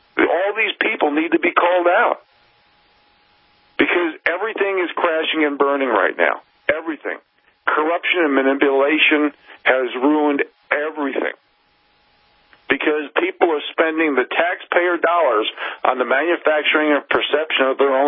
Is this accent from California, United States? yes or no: no; New York, United States; I'm calling them out because I'm from New York.